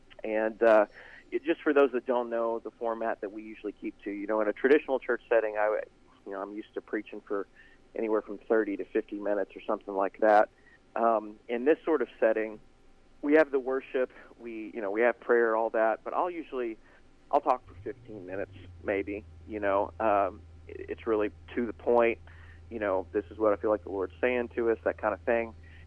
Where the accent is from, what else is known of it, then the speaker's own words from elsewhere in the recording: Kentucky, United States; I'm originally from Breckenridge County, believe it or not.